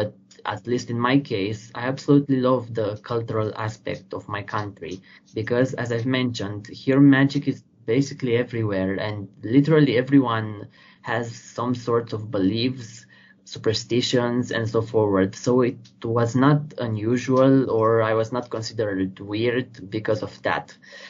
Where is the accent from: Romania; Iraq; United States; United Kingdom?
Romania; I'm coming from Romania, being located near the Black Sea, hence my name, including a reference to the Balkans.